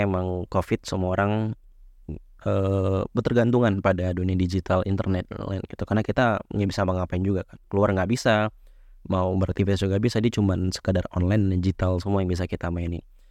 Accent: Palembang, South Sumatra, Indonesia; now in Jakarta, Indonesia; Kebetulan gue dapat rezeki di Jakarta. Dan sebenarnya gue dari Palembang gitu. Yang notabene ya Palembang bukan daerah-daerah banget sih. Sebenarnya udah ya udah termasuk kota maju juga.

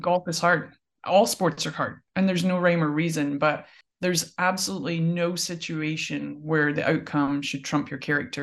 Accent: Scotland, United Kingdom; all the way at the beginning puts me back in a farm in Scotland. And growing up in Scotland, you know, everyone's got a set of golf clubs.

